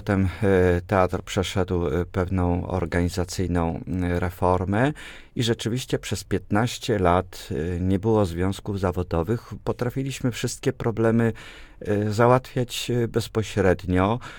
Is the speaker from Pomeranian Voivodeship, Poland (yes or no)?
no; Łódź, Łódź Voivodeship, Poland; jestem z pochodzenia łodzianinem. Cała moja rodzina to jest wielopokoleniowa rodzina łódzka i ze strony mamy, i ze strony taty.